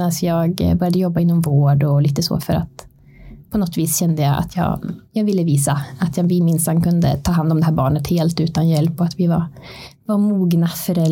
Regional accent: Hammerdal, Jämtland County, Sweden; Jag kommer från Hammerdal, eller Fyråsen, utanför Hammerdal.

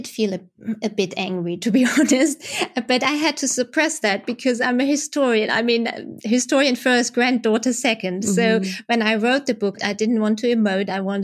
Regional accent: Germany; English is a second language; I had it when I was growing up in Germany.

